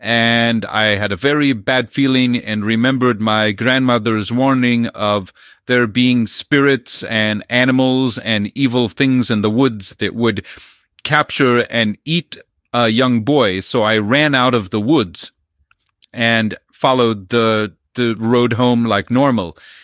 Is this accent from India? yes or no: yes; India; When I was a boy growing up in India, I used to travel a dirt road from the schoolhouse to my village